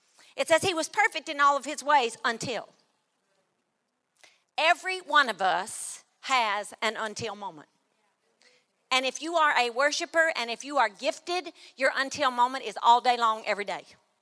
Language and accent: English; Mississippi, United States; I grew up in Choctaw County, Mississippi, right by a cemetery.